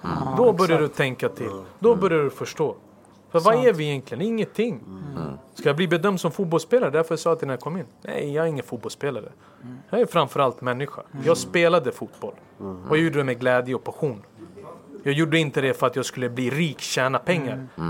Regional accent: Stockholm, Stockholm County, Sweden; Jag kom från Husby, Kista och nu tränar jag Rinkeby United. Och de har tagit hand om mig som att jag faktiskt växt upp där.

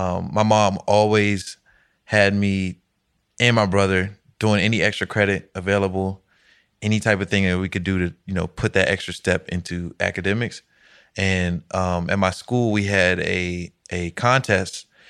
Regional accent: Alexandria, Virginia, United States; Right. I'm from Alexandria, Virginia.

